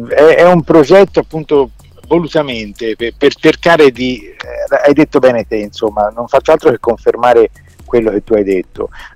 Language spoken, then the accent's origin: Italian; Florence, Tuscany, Italy; la linea del Parallelo 43 che attraversa Firenze, noi siamo fiorentini